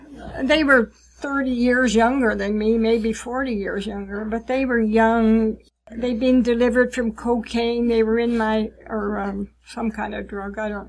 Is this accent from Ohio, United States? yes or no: yes; Ohio, United States; But I'm from the north. I'm from Ohio.